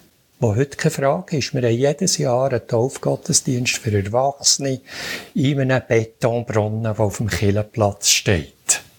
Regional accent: Bern, Switzerland; Dort darf ich auch als Berner noch ein bisschen mehr Geduld haben.

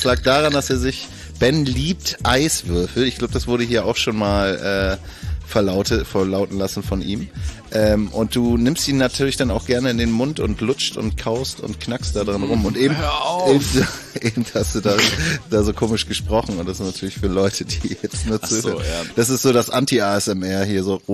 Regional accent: East Germany, Germany; Ich komme aus dem Osten, Alter.

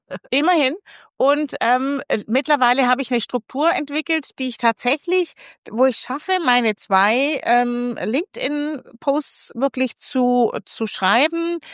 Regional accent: Baden-Württemberg, Germany; Entschuldige mal, ich bin Schwabe.

